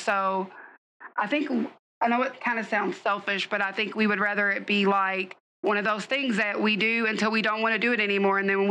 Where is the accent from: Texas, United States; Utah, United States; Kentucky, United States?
Kentucky, United States; Valley Station; I'm from the Valley. I'm from Valley Station, you know, so I am at heart